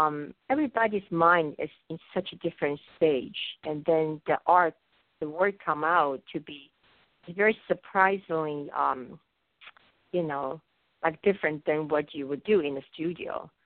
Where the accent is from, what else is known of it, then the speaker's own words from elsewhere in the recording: Taiwan; because I remember growing up in Taiwan, really the biggest holiday is the Lunar New Year.